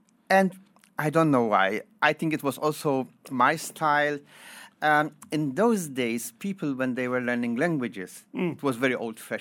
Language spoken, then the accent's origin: English; Malta; English is a second language; moved away; also born or lived in Germany; And I state how I come from Malta, swimming on the beach, having fun, you know.